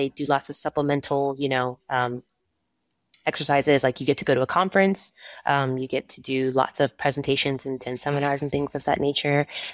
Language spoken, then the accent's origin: English; Cary, North Carolina, United States; I'm from Cary, North Carolina.